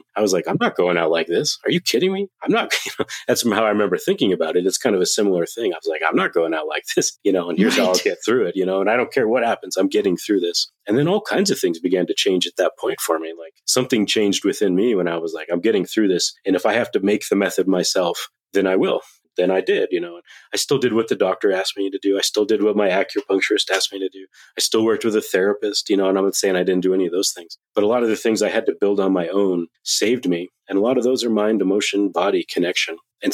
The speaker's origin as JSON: {"language": "English", "town": "Denver", "region": "Colorado", "country": "United States", "tie": "born or raised there", "said": "Us in Denver."}